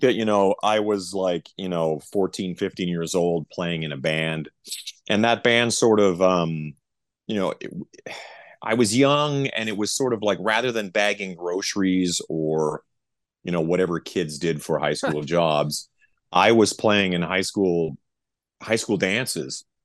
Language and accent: English; Canada; being Canadian, a lot of it's very familiar. I grew up in that kind of hang, you know what I mean? But not very coastal though, but we did have a lot of lakes.